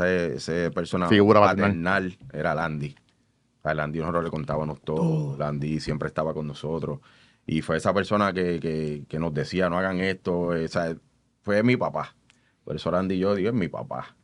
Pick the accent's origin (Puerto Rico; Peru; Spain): Puerto Rico; Vega Alta; Yo soy de Vega Alta.